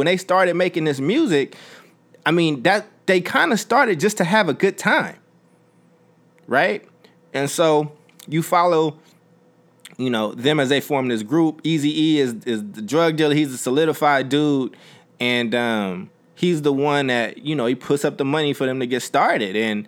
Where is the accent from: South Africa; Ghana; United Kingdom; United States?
United States; Oakland, California; Like, I don't need you to feel sorry for me growing up in Oakland. I loved growing up in Oakland.